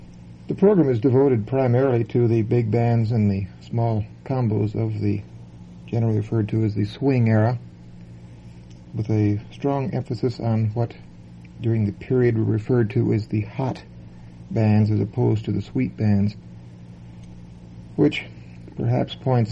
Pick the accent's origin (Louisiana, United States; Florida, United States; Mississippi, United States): Louisiana, United States; New Orleans; I spent a while on the Gulf Coast, not far from my hometown of New Orleans